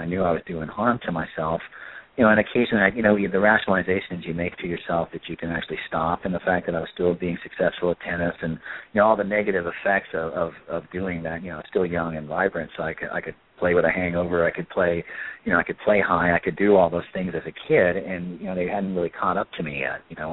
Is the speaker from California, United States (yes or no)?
yes; Los Angeles, California, United States; growing up in Los Angeles at that time, so that part's complicated.